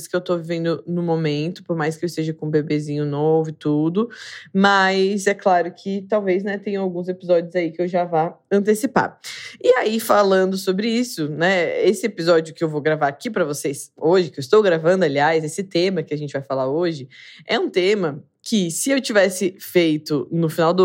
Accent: Santa Catarina, Brazil; now in São Paulo, Brazil; moro em São Paulo, sou natural de Santa Catarina, mas moro atualmente já há alguns anos em São Paulo.

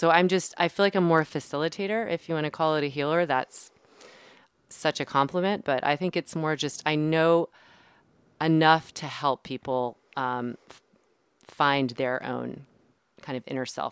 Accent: Princeton, New Jersey, United States; I am from Princeton, New Jersey. I own a studio there

